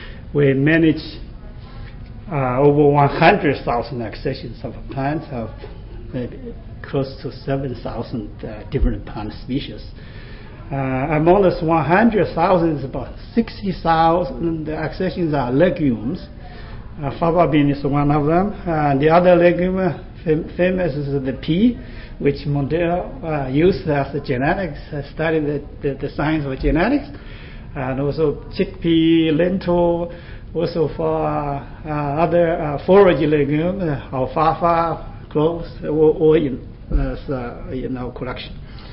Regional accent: Washington, United States; I'm from Washington State, where USDA has a plant introduction station there.

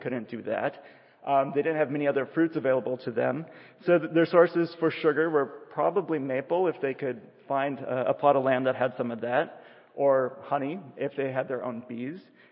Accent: Minnesota, United States; So I'm from Minnesota, where we have winter.

